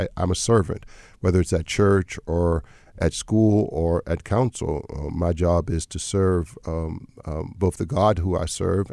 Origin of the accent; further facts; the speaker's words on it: Homewood, Pennsylvania, United States; I've been a pastor in that community for 35 years. I'm from Homewood. I met my wife in the first grade from Homewood, right?